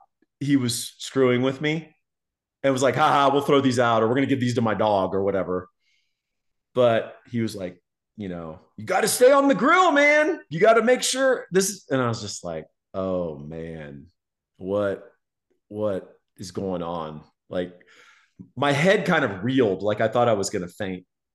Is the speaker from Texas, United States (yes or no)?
yes; Austin, Texas, United States; You know what? I was born and raised in Texas. Texan.